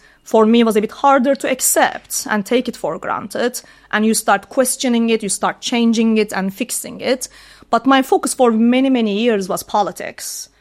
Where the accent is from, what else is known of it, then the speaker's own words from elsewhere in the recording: Turkey; now in United States; Bear in mind, I'm growing up in Turkey, right?